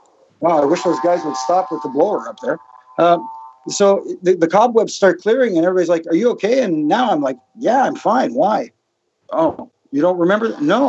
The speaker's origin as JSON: {"language": "English", "country": "Canada", "said": "I'm Canadian, I'm from here."}